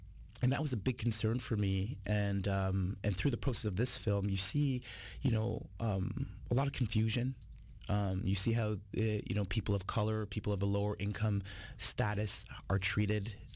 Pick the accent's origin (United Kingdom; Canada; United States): Canada; Toronto, Ontario; I'm a citizen of this country. Yeah. Born and raised in Toronto